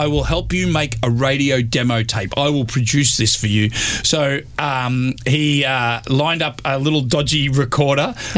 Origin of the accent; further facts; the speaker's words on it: Melbourne, Victoria, Australia; I said my goal is to live in Sydney, even though I'm from Melbourne, I'm from the south.